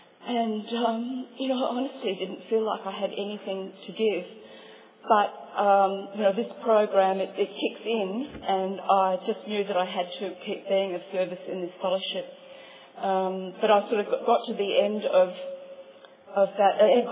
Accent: Perth, Western Australia, Australia; I'm an alcoholic from Perth in Western Australia.

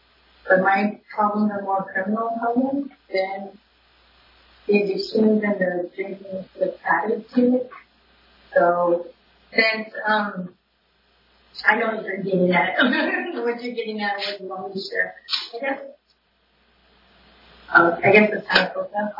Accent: Sacramento, California, United States; I'm from Sacramento, so it didn't really work out for me

